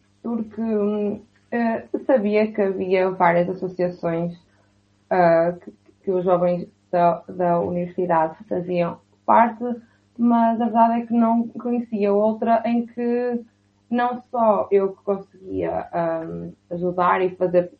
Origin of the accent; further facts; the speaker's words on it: Vila Nova de Famalicão, Braga, Portugal; now in Aveiro, Portugal; Vila Nova de Famalicão, em Braga.